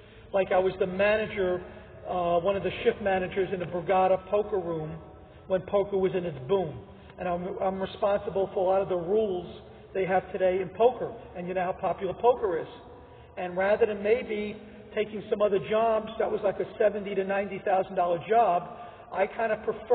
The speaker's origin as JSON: {"language": "English", "town": "New York City", "region": "New York", "country": "United States", "tie": "born or raised there", "said": "Maybe because I grew up in New York City and the tennis"}